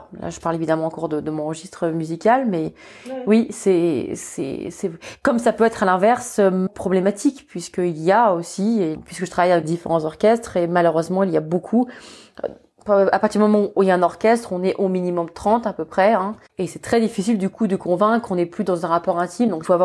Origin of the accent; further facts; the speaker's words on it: France; Moi, je suis française